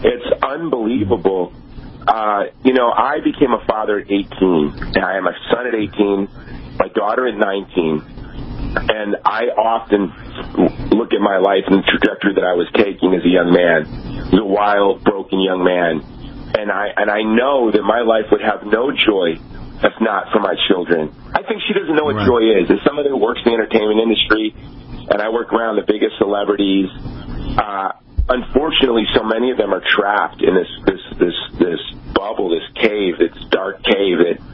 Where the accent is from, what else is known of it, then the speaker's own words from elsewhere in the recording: Hawaii, United States; the first black president who, you know, was raised in my home state of Hawaii